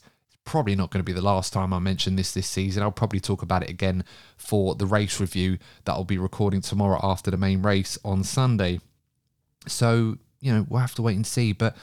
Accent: United Kingdom; But as a British person myself, the rules of queuing are usually quite clear.

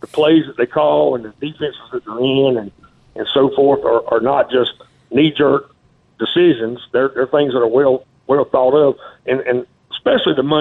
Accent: Georgia, United States; I'm from Georgia. Played at Georgia Southern, played for Art Russell, and coached for 36 years here in Georgia.

